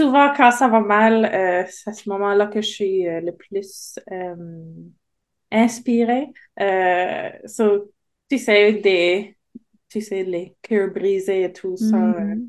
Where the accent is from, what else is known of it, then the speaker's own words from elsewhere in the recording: Nova Scotia, Canada; Puis j'ai un attachement très fort à la baie Sainte-Marie parce que c'est ça, c'est là où j'ai grandi et j'adore cet endroit-là.